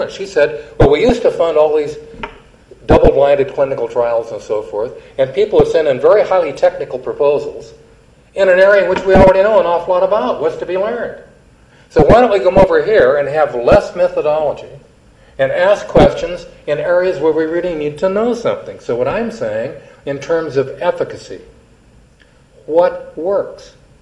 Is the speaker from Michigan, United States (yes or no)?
no; Bellevue, Washington, United States; I grew up in Bellevue, Washington, less than a mile from Bill Gates where he grew up and where he lives today, and grew up in this environment.